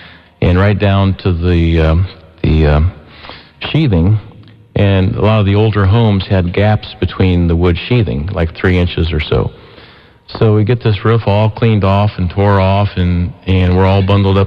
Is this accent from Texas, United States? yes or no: no; Columbus, Ohio, United States; And because I was born and raised in Columbus.